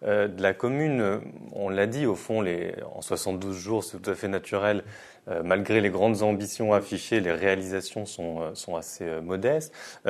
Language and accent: French; Lyon, Auvergne-Rhône-Alpes, France; Comme je suis de Lyon